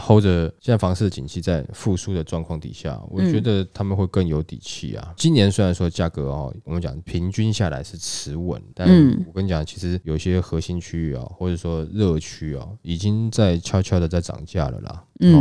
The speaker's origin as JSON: {"language": "Chinese", "country": "Taiwan", "said": "你看嘛，我们台湾人都一样"}